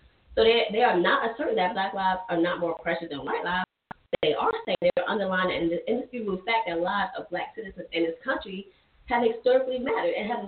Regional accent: New York City, New York, United States; and I am embarrassed to say that is my home state, New York City.

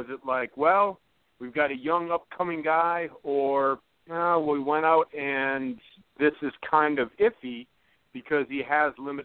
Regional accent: Green Bay, Wisconsin, United States; now in Pittsburgh, United States; Well, Sarah, … and I are both Wisconsin guys. I was born in Green Bay. I now live in Steeler Nation, so I'm from a very valued franchise in Green Bay

